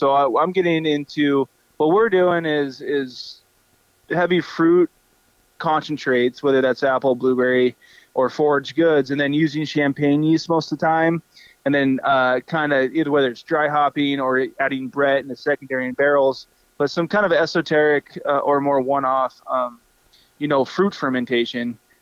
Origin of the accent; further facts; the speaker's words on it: Carlton, Oregon, United States; So I grew up in Oregon. You know, I'm a transplant. I've been in Alaska for almost 10 years, but only lived in the southeast between Juneau and Sitka.